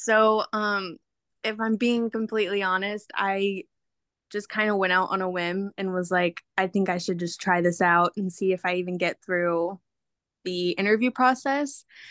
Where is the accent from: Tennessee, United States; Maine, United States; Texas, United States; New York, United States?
Texas, United States; San Antonio; I'm a junior from San Antonio, Texas.